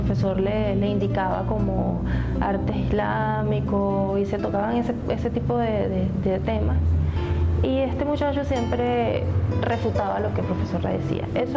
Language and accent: Spanish; Caracas, Capital District, Venezuela; nací en Caracas, crecí en una familia cristiana protestante.